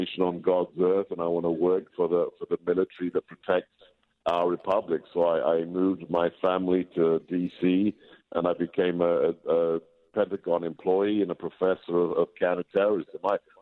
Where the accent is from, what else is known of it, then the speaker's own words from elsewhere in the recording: England, United Kingdom; also born or lived in Hungary; My mother and father escaped across a minefield, ended up in a refugee camp, and I was born and raised in England.